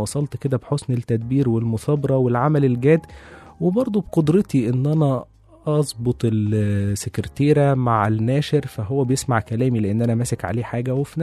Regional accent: Egypt; احنا ممكن يعني نخليه مرتبط عندنا في مصر

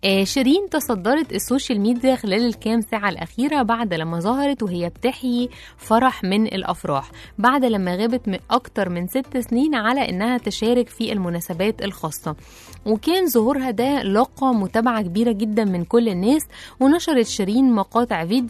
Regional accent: Egypt; يعني احنا كمصريين طبعا سبنا الفرح وفرحة العروسين

